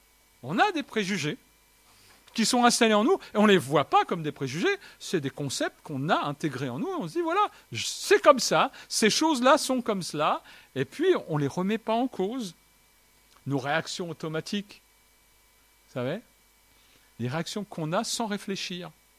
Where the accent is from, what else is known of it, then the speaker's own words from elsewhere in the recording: France; Je dis souvent je suis franco-vietnamien. Je suis un bon français.